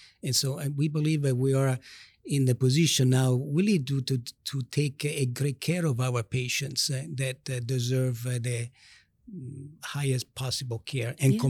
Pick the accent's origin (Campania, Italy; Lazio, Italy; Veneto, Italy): Lazio, Italy; Rome; moved away as an adult; now in United States; As a matter of fact, I grew up in Rome, in Italy, and then I came to the state to do research